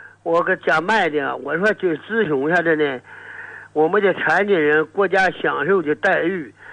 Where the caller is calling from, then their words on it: China; 我是海州区的干部农场的